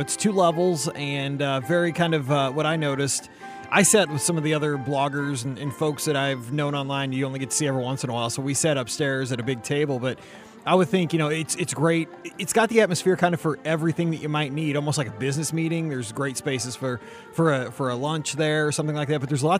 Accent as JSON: {"language": "English", "town": "St. Louis", "region": "Missouri", "country": "United States", "said": "I had like eight different kinds of sushi, and I'm from St. Louis."}